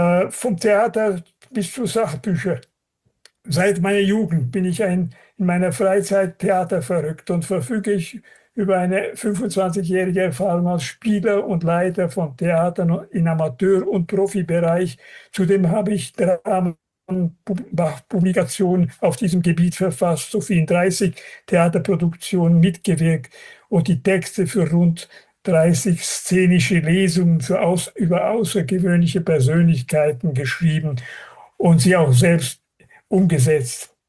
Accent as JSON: {"language": "German", "town": "Zuoz", "region": "Graubünden", "country": "Switzerland", "tie": "born or raised there", "also_born_or_lived": "Zürich", "said": "Ich bin geboren 1944 in Zürich als Bürger von Poschiavo, also den italienischsprachigen Teil des Kantons Graubünden, aufgewachsen in Zurz, Engadin, als ältestes von 4 Söhnen meiner Eltern, die dort ein Lebensmittelgeschäft und eine Kaffeerösterei führten."}